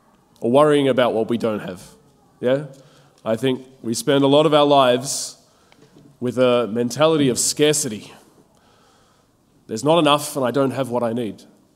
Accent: Melbourne, Victoria, Australia; I've grown up in Melbourne. Think of a little boy growing up in Melbourne

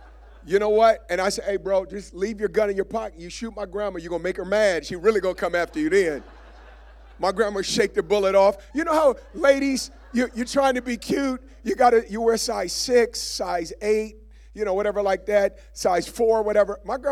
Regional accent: Oakland, California, United States; I never did any kind of drugs growing up in Oakland, which is an anomaly because everyone I grew up with did.

